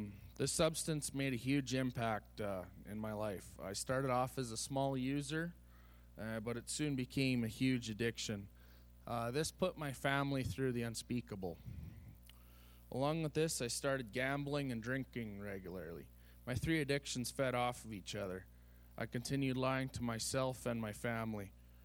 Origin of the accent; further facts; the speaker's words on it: Stony Plain, Alberta, Canada; I grew up in Stony Plain. I grew up in a Christian home